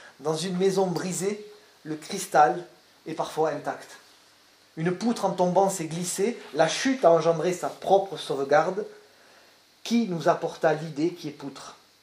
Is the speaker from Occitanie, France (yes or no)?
yes; Toulouse, Occitanie, France; Moi, je suis toulousain. Je suis né à Toulouse.